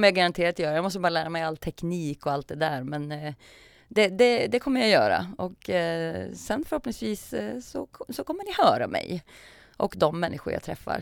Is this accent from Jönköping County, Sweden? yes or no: no; Norrköping, Östergötland, Sweden; accent: Norrköping dialect; Kanske när jag kollar på sport, då kommer norrköpingskan fram. Då är det som att mitt autentiska jag dyker upp igen. Så att, men det är väl fint att ha liksom två olika ursprung